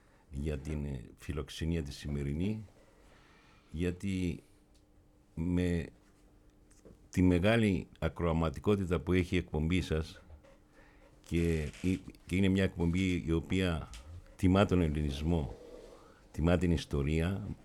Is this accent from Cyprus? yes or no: yes; Cyprus; γιατί έτσι εγώ αποκαλώ σαν Κύπριος στην Ελλάδα